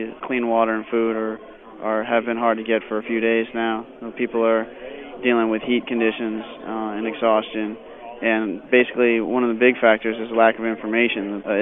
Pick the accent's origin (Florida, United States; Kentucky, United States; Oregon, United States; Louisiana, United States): Louisiana, United States; Baton Rouge; I'm a citizen of Baton Rouge myself